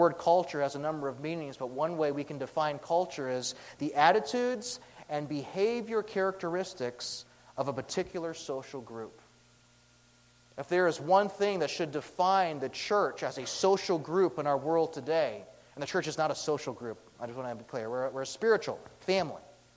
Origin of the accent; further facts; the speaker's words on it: Colombia; because I can't speak Spanish, but I'm from Colombia, okay?